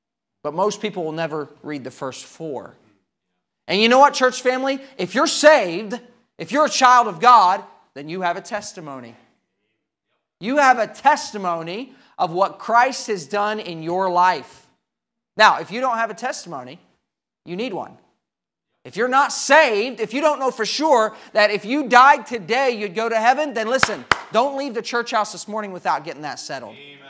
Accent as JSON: {"language": "English", "country": "New Zealand", "tie": "born or raised there", "said": "Now, I grew up in New Zealand, And the little country of New Zealand is located on a fault line."}